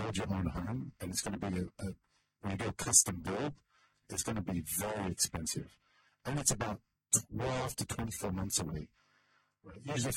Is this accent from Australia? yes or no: yes; Australia; I'm from Australia